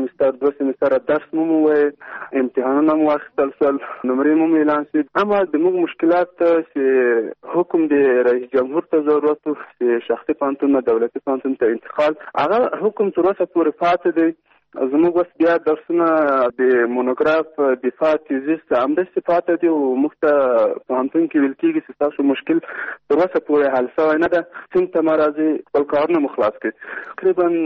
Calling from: Kabul, Afghanistan; د مرکز کابل نن تاسو سره تماس کړم

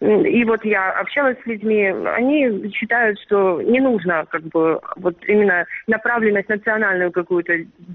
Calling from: Dzhankoy, Crimea, Ukraine; Да, здравствуйте, я из Джанкоя.

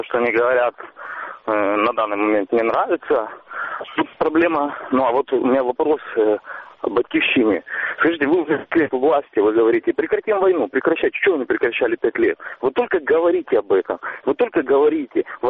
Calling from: Donetsk Oblast, Ukraine; Я из Донецкой области, с подконтрольной территории Украины.

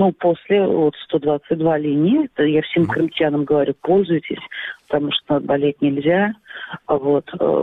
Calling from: Simferopol, Crimea, Ukraine

